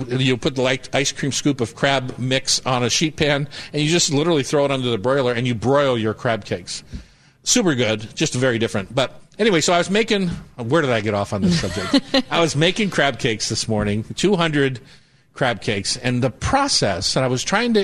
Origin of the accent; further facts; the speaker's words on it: Newark, Delaware, United States; moved away as an adult; also born or lived in Cleveland; back in the Mid-Atlantic, where I grew up, I was born in Cleveland, raised in Newark, Delaware, until I moved away at 18 years old. I moved across the country here.